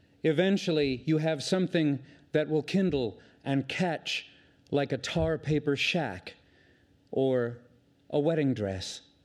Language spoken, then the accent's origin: English; Los Angeles, California, United States; Like the woman I have come to celebrate, I'm a poet born and raised in Los Angeles.